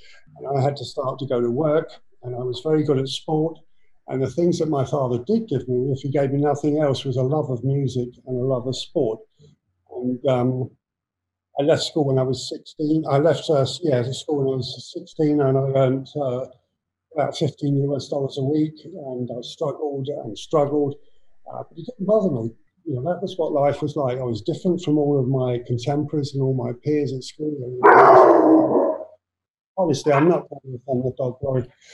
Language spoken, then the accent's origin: English; London, United Kingdom; I'm just an ordinary working class stiff from London, and we had a lot of slums in London. I was born in the Second World War.